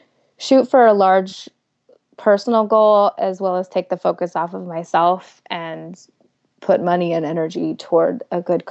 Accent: California, United States; But growing up here, we had, like, our churc

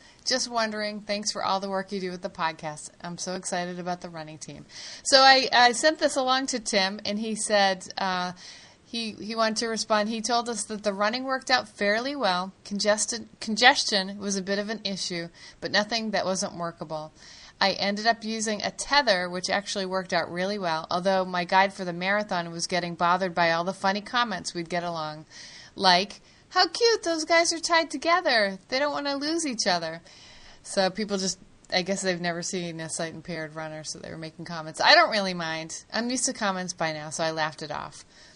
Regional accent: Hamilton, Ontario, Canada; Next major race is Around the Bay Road Race in my hometown of Hamilton.

